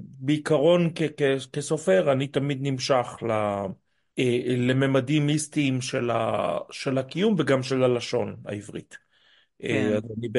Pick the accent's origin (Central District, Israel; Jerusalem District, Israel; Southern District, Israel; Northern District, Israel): Jerusalem District, Israel; Jerusalem; אני גדלתי בישראל, בירושלים, שבה אנשים דיברו תנ״כית.